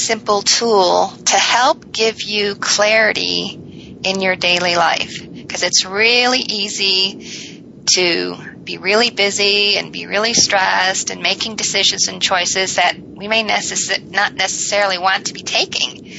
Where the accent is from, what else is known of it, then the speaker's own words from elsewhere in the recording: Michigan, United States; So I grew up in Michigan, and I'm the youngest of seven. And I grew up in a strict Catholic family.